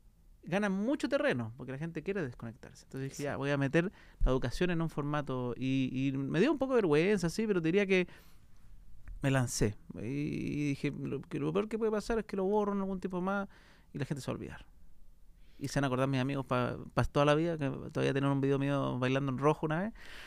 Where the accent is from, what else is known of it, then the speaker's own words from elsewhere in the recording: Chile; pero como en chileno, yo no seguía por lo menos en ese minuto a alguien que estuviera tratando de hacerla.